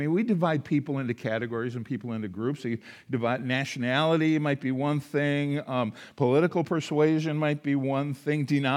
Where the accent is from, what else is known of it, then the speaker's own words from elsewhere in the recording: Minnesota, United States; I said, I'm from Minnesota.